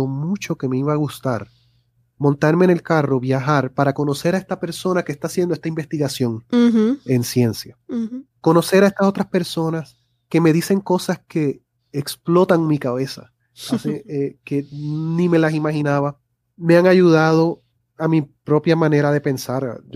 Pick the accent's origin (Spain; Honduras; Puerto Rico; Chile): Puerto Rico; yo te voy a dar mi opinión como puertorriqueño.